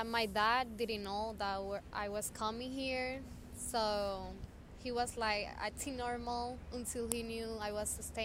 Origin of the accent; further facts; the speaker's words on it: Dominican Republic; moved away; I grew up in the Dominican Republic, but I came here 4 years ago.